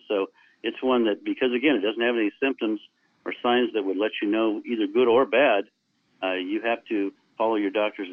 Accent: Oregon, United States; I am from Oregon originally. That's where I live now.

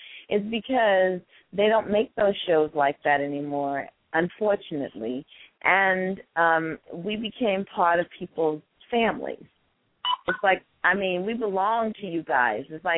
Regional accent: Brooklyn, New York, United States; I was from the Brownsville section of Brooklyn and in the Van Dyke Project, and we lived on the 10th floor.

